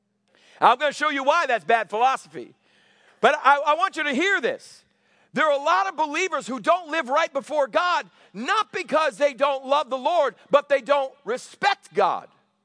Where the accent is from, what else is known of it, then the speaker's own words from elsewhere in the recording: Massachusetts, United States; Well, I'm a Catholic. I'm from Massachusetts. The French Canadians, amen.